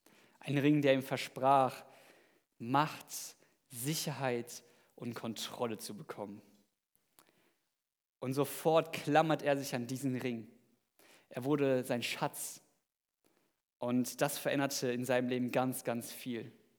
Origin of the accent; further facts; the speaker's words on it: Germany; ich komme aus Deutschland.